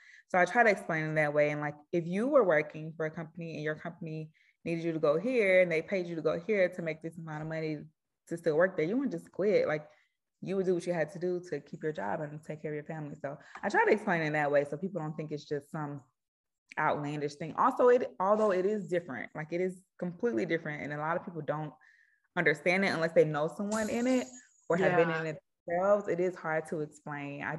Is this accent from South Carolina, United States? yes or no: no; Alabama, United States; Well, I'm from Alabama.